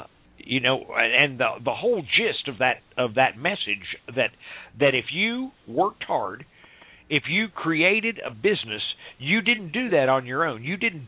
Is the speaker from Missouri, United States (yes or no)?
yes; Stratford, Missouri, United States; I was raised in Stratford, Missouri, a town where the population of the city was a little bit less than the population of the high school